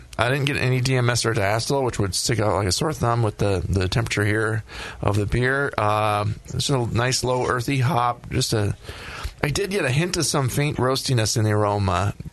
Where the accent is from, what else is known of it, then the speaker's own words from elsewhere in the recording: Minnesota, United States; Yeah, well, I'm from Minnesota, and it was the weirdest thing when I moved out here.